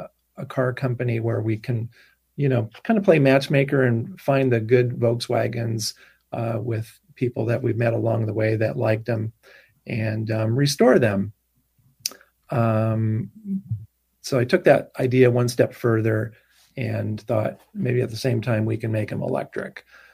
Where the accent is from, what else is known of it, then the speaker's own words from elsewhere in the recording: San Francisco, California, United States; My wife grew up in San Diego. I grew up in San Francisco.